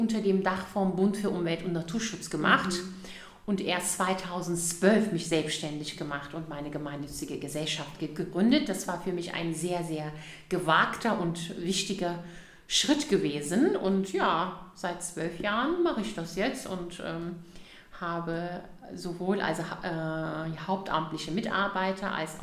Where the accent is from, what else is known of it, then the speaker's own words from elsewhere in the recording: Berlin, Germany; born there; ich bin ja also hier geboren in Berlin, aber man sieht es ja sofort, dass ich also türkische Eltern habe.